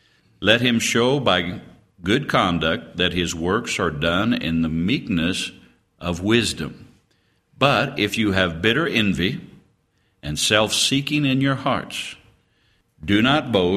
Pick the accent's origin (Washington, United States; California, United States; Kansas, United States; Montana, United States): Kansas, United States; Topeka; No, I'm born and raised in Topeka, Kansas.